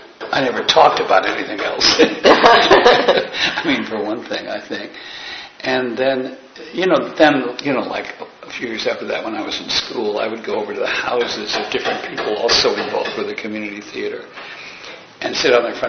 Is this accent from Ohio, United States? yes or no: yes; Warren, Ohio, United States; I'm from Warren, Ohio, and my mom had been a professional actress and mm-hmm. director, and she settled in Warren, Ohio with my dad just before World War II.